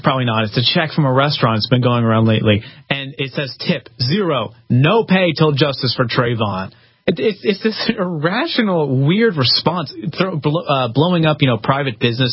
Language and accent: English; Philadelphia, Pennsylvania, United States; now in Texas, United States; I'm from Philadelphia, though. I'm not from Texas. I recognize the beauty of Texas, and I came here for a reason.